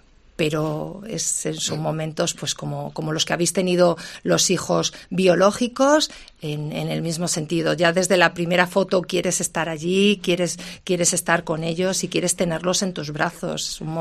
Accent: Castile and León, Spain; es que aquí somos de Castilla y León

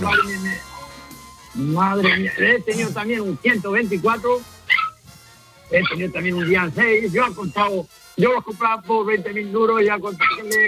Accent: Tomelloso, Castilla-La Mancha, Spain; soy de Tomelloso

